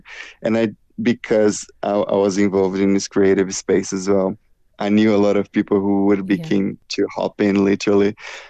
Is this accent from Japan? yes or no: no; Brazil; English is a second language; now in Australia; So I moved from Brazil and I came to Australia, and then here there were parts of my culture I started learning that I really loved, because I missed it so much